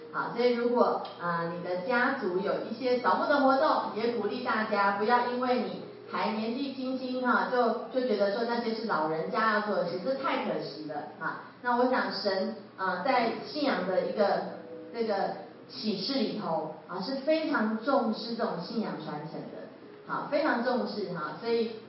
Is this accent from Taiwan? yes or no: yes; Taiwan; 我们台湾人哈真的是非常这个勤奋的一个民族性哈